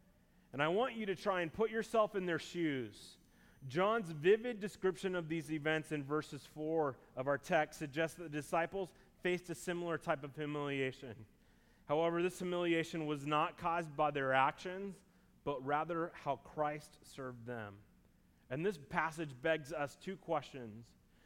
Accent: Iowa, United States; I grew up in Iowa, and it was an ordinary sunny day

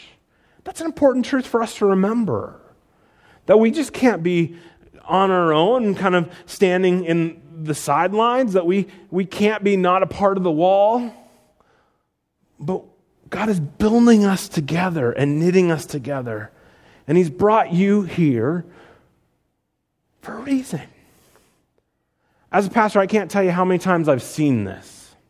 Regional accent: Sioux Center, Iowa, United States; I grew up in Iowa, Sioux Center, obviously, and they own a house, I think it was built in the 1850s.

